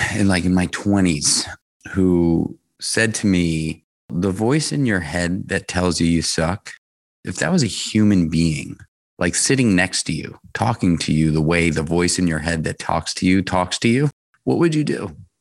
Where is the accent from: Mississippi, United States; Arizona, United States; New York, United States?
New York, United States; New York City; So I grew up in New York City. I started going to nightclubs in New York when I was 13 years old.